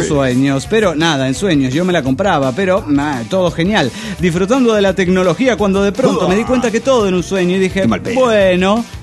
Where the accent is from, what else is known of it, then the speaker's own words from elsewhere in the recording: Mexico City, Mexico; del DF mexicano.